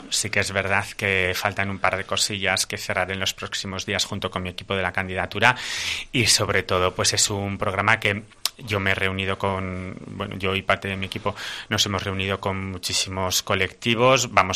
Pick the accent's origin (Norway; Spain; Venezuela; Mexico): Spain; Tudela, Navarre; Alguna vez nos hemos visto porque obviamente los dos somos de Tudela